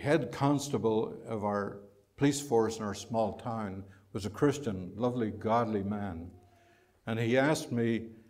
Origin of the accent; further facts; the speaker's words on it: Ireland; And of course, being Irish, we like to kid. I mean, what else can you do coming from Ireland?